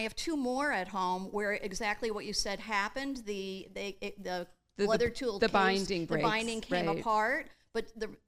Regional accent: Eagle Mills, New York, United States; now in Pittstown, United States; I am originally from Eagle Mills, New York, and now I currently live in Pittstown, New York, which is outside the city of Troy.

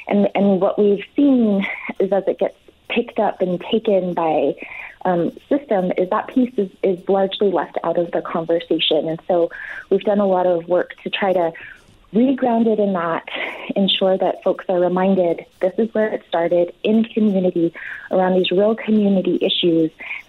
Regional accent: Laguna Pueblo, New Mexico, United States; I'm from the Pueblo of Laguna. Someone from my tribe have access to systems in Albuquerque

